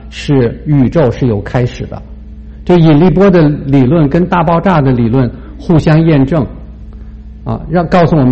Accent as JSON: {"language": "Chinese", "country": "China", "tie": "born or raised there", "said": "我想说的是我们从小长大的环境有的时候其实是会很矛盾的"}